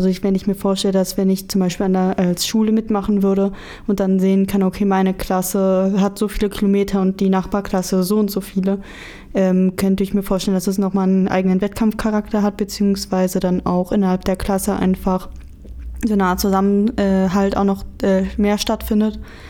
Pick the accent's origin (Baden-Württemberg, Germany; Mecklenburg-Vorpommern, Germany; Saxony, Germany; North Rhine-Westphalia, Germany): North Rhine-Westphalia, Germany; Hattingen; now in Erfurt, Germany; Ich weiß auch, dass meine Heimatstadt Hattingen auch teilgenommen hat.